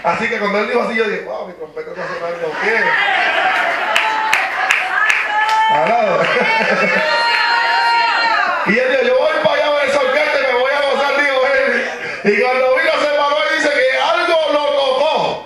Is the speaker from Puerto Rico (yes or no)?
yes; Puerto Rico; Pero son más machistas que nosotros, los puertorriqueños.